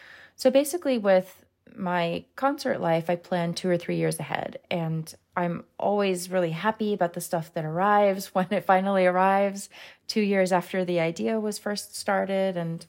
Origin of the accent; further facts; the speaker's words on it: United States; all of these things that I should have already known about as an American